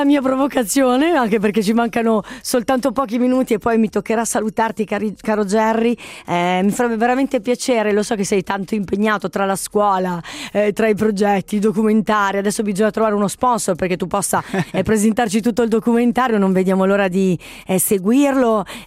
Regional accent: Biasca, Ticino, Switzerland; Io sono di Biasca

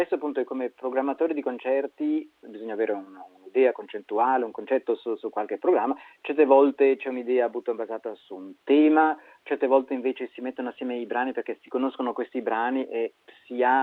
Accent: Ticino, Switzerland; io ogni tanto appunto stando in Ticino, cioè, soprattutto essendo ticinese

